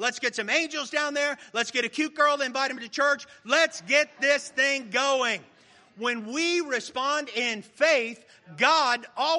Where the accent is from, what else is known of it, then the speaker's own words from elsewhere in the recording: Miami, Florida, United States; I grew up in Miami, and we would have football practice in August, two a days.